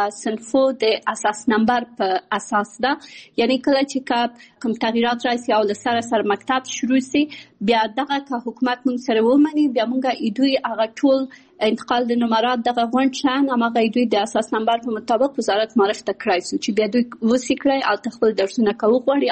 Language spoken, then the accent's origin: Pashto; Kabul, Afghanistan; born there; also born or lived in Pakistan